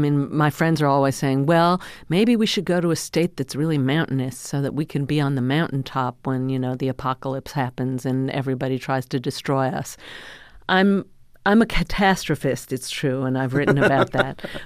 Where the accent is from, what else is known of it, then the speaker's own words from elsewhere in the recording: United States; I'm just an American.